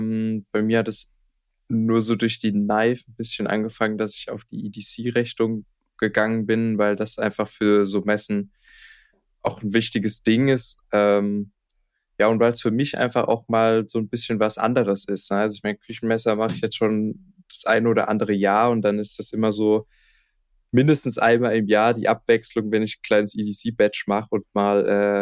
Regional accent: Baden-Württemberg, Germany; also ich komme so Stuttgart, die Gegend ist so ungefähr eine Dreiviertelstunde, Stunde von Stuttgart weg. So Mitte zwischen Stuttgart und München kann man eigentlich sagen. Genau, da komme ich her.

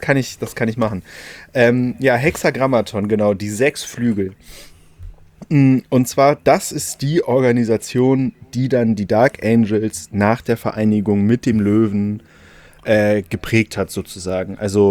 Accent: Lower Saxony, Germany; Als Niedersachse

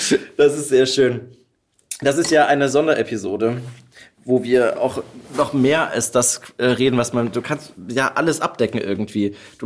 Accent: Pirna, Saxony, Germany; in meine Geburtsstadt, nach Pirna, da wo ich auch gewachsen bin.

